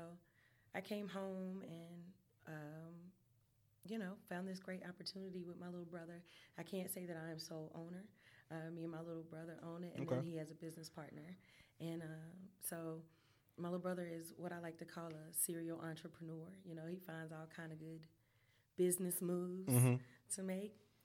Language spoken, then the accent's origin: English; Charlotte, North Carolina, United States; I am from Charlotte. I'm from the west side of Charlotte, Office Boulevard. I went to Myers Park High School, South Mech High School.